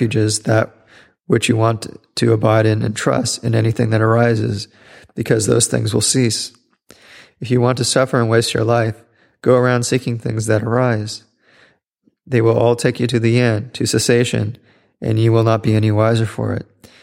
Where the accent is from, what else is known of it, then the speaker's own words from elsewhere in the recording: United States; I was brought up in America, the land of freedom.